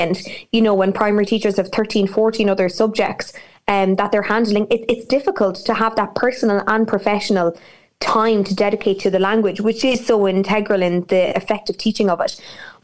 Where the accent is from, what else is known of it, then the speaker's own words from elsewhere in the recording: Midlands, Ireland; Growing up in the Midlands, Irish was a school subject. I went to an all-English school.